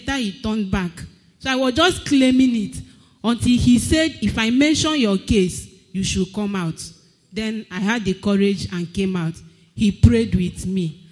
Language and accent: English; Cotonou, Littoral, Benin; I came from Cotonou.